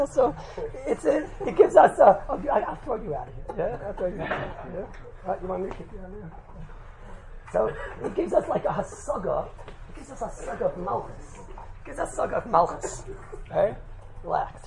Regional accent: Brooklyn, New York, United States; The truth is, I'm from Brooklyn.

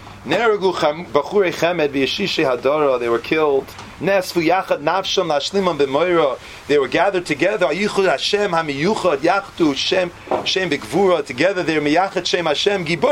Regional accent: New York, United States; Because this is my team. Because I'm from New York. Because this is where I identify with.

